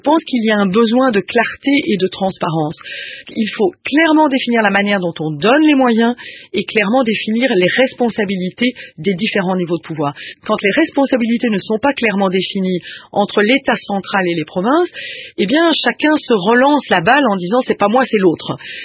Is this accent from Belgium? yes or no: yes; Belgium; je pense qu'il est important de pouvoir, nous, en tant que Belges, dire